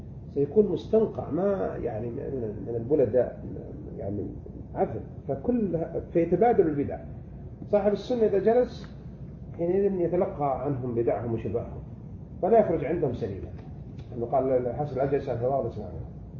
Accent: Saudi Arabia; جماعة طبعا في عندنا في السعودية إخوان

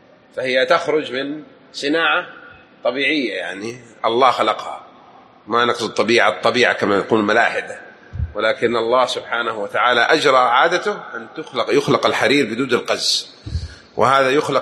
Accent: Jeddah, Makkah Province, Saudi Arabia; يعني كل عندنا بجدة 20 مسجد إن شاء الله يكون لنا كلمات في مختلف مناطق جدة

